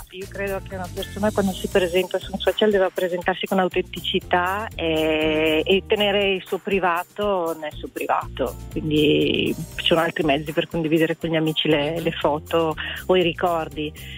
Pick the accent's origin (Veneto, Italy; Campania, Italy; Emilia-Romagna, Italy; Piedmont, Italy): Veneto, Italy; Verona